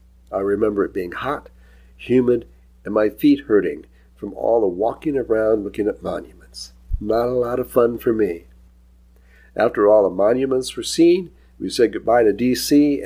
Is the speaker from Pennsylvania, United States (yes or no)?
no; Michigan, United States; Luckily, growing up in Michigan provided a lot of practice in driving in snowy conditions